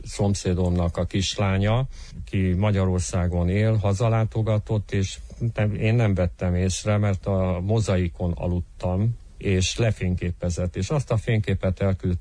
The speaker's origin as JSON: {"language": "Hungarian", "town": "Târgu Mureș", "region": "Mureș County", "country": "Romania", "tie": "born or raised there", "said": "1957. augusztus 1-én születtem itt Marosvásárhelyen. Munkásszülők gyerekeként nőttem föl, két testvérem volt"}